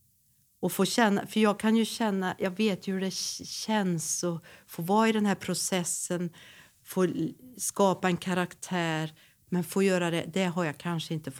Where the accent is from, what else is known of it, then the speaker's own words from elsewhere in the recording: Hagfors, Värmland, Sweden; hon från Mungfors och jag från Hagfors. Och är uppväxta med jantelagen.